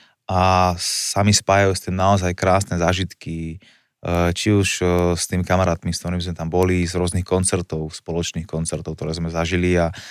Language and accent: Slovak; Žilina, Žilina Region, Slovakia; ja som bol zo Žiliny